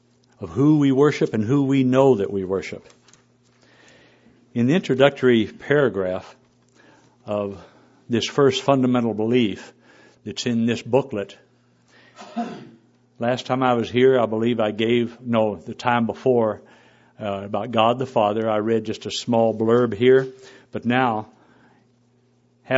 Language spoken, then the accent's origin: English; Texas, United States; I'm from Texas. That's how we spell it.